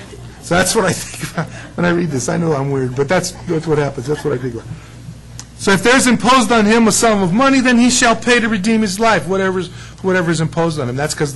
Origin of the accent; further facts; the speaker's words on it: San Diego, California, United States; that guy just loved to harass me, because I'm from San Diego. I'm not a real bull guy, okay?